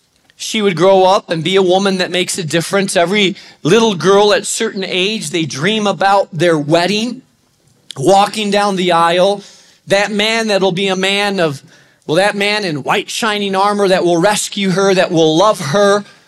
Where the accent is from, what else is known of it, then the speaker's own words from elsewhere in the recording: Spain; And the town that I grew up in Spain, they also went to get well at the water.